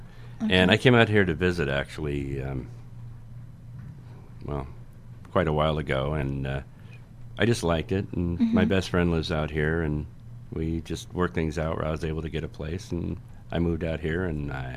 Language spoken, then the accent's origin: English; Redwood City, California, United States; moved away as an adult; Originally, I'm from California, Redwood City, California, which is in California.